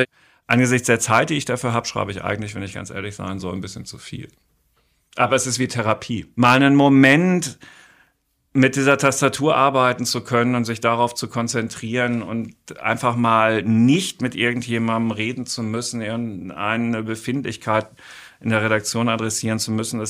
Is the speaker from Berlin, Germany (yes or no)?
no; Dortmund, North Rhine-Westphalia, Germany; in Dortmund, meiner Heimatstadt, ich bin kein Frankfurter, ich komme, hast du auch gesagt, Ruhrgebiet, Dortmund